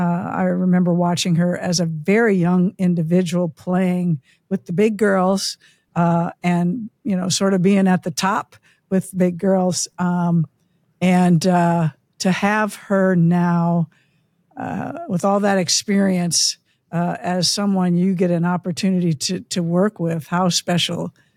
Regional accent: Nebraska, United States; I'm originally from Northeast Nebraska, my Supernovas are racking up some attendance marks, super proud of that.

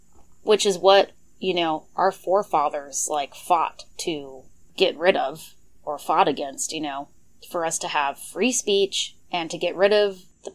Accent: Montana, United States; I'm in Texas right now, and I'm from Montana.

